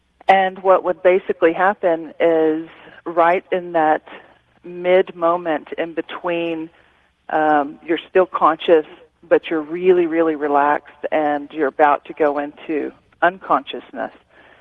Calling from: Santa Fe, New Mexico, United States; I'm calling from Santa Fe.

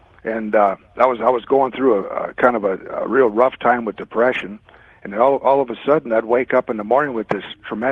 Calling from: St. Paul, Minnesota, United States; Oh, I'm St. Paul, Minnesota now.

